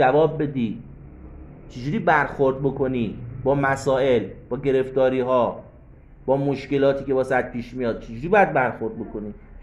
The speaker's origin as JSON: {"language": "Persian", "country": "Iran", "said": "بله من ترک هستم"}